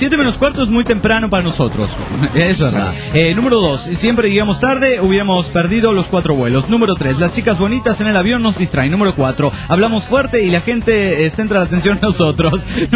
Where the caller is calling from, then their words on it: Oaxaca, Mexico; de Oaxaca, México.